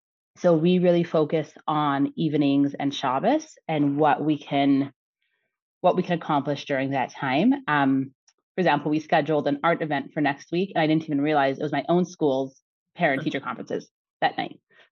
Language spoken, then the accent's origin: English; Montreal, Quebec, Canada; now in Los Angeles, United States; I'm originally from Montreal and moved out to LA almost 15 years ago.